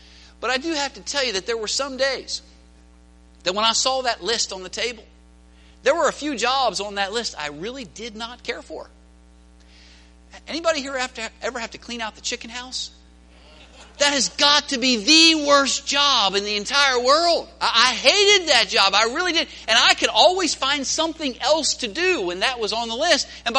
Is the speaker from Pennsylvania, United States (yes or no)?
yes; Pennsylvania, United States; I told you that I grew up in Pennsylvania, and I grew up out in the country, and I'm so glad God allowed that in my life.